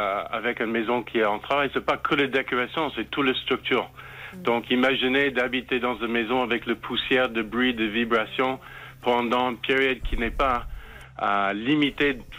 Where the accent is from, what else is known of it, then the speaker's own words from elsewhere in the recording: Canada; accent: anglophone; French is a second language; now in Bergerac, France; Toi, avec un accent anglophone, mais je suis canadien.